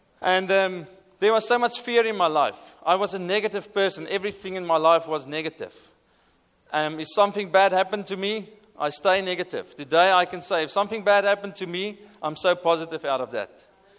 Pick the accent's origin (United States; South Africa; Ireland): South Africa; first language Afrikaans; English is a second language; Sorry, my first language is not English. So I'm going to try to with my English. My first language is Afrikaans.